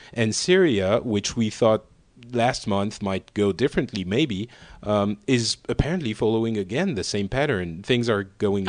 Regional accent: Paris, Île-de-France, France; I'm from Paris.

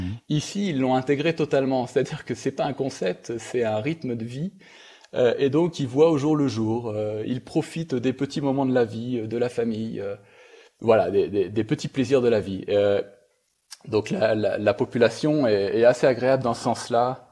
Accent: Brittany, France; moi qui ai une peau extrêmement blanche, hein, je suis breton d'origine

